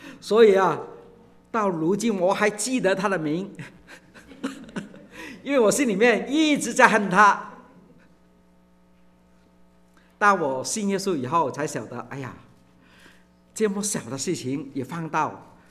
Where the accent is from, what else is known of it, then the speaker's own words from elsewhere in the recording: China; 我们中国人很好，很有意思的，有肝就有火